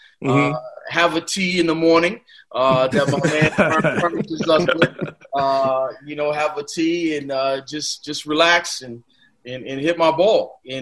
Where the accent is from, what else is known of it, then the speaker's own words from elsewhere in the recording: New York, United States; being from growing up in New York, I was just like, yo, golf is corny.